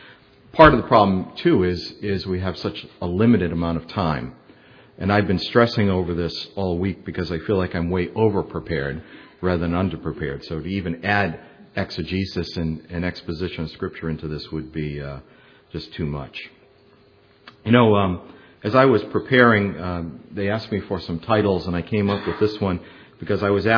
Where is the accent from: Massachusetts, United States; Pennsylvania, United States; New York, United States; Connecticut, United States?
Massachusetts, United States; I'm from Massachusetts, so the snow doesn't trouble me.